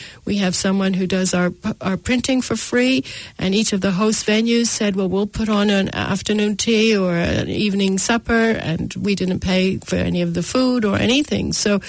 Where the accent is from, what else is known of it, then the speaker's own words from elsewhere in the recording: Canada; I'm Canadian